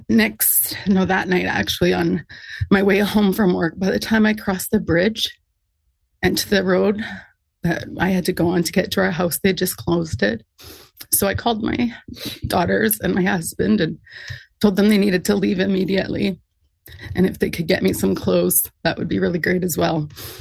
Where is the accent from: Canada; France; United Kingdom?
Canada; Kelowna, British Columbia; I'm from Kelowna, British Columbia.